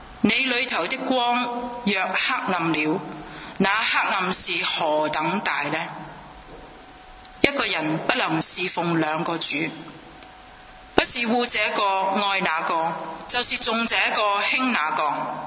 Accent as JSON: {"language": "Cantonese", "country": "Hong Kong", "said": "我们香港人成日都有一句的说话"}